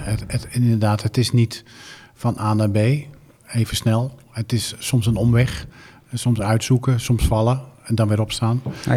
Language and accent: Dutch; Rotterdam, South Holland, Netherlands; Ik ben Rotterdammer, dus een beetje bevooroordeeld